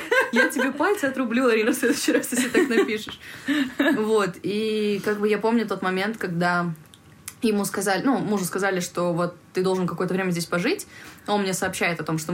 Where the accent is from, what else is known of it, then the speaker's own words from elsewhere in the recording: Almaty, Kazakhstan; Я говорю, да, я из Алматы. Они такие, о, чувствуется.